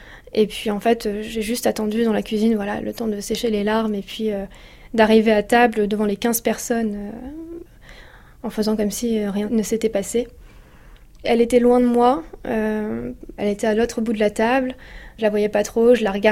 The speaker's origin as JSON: {"language": "French", "region": "Hauts-de-France", "country": "France", "said": "je viens du Nord, du Pas-de-Calais"}